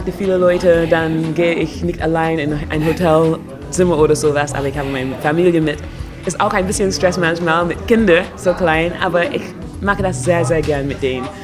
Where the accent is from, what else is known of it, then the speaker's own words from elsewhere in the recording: Barbados; German is a second language; moved away as an adult; also born or lived in London, United Kingdom; Ich bin in London geboren, aufgewachsen in Barbados, in der Karibik, kleine Insel, und dann zurück nach London gegangen, um zu studieren.